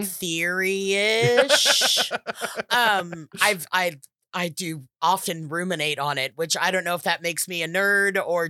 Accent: United States; We're American. Every other country is just one thing.

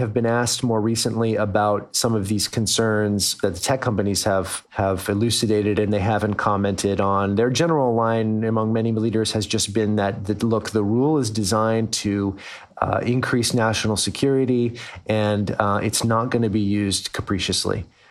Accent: United States; moved away; You know, I'm just a foreigner here. I'm American, and this is not my home.

